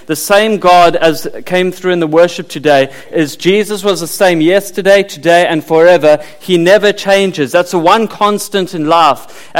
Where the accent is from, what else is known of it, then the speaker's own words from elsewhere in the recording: South Africa; I'm South African, in case you're wondering.